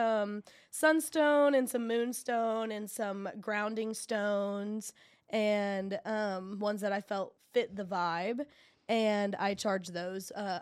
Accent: Muncie, Indiana, United States; Yes, born and raised. Okay. I was born in Ball Memorial Hospital. I am very Muncie through and through. I love Muncie.

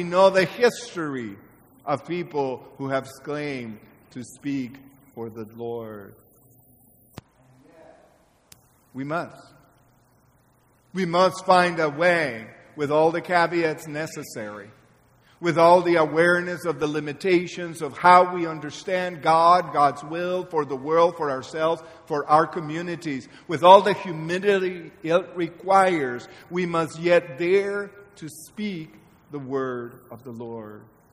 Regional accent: Guatemala; I'm originally from Guatemala.

